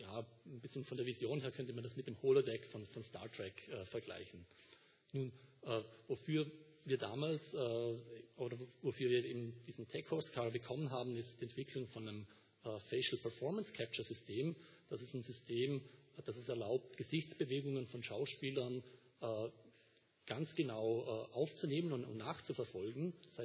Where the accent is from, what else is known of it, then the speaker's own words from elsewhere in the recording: Vorarlberg, Austria; Wie gesagt, ich bin in Vorarlberg geboren, Vorarlberg aufgewachsen.